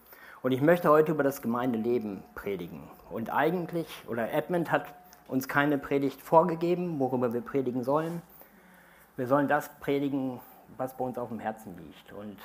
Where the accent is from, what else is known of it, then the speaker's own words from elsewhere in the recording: Netherlands; German is a second language; Viele wissen es nicht, aber ich bin Holländer. Ich weiß, dass ich relativ gut Deutsch spreche. Ich bin katholisch aufgewachsen und ich musste früher immer in de Kerk, jedes Wochenende.